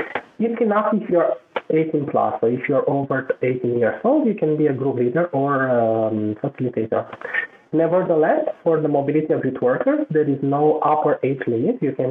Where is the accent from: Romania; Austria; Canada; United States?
Romania; For example, I'm coming from Romania.